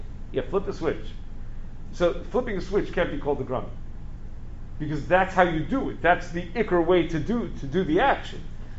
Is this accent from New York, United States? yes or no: yes; Long Island, New York, United States; LIPA, I'm from Long Island, LIPA is going to power it through.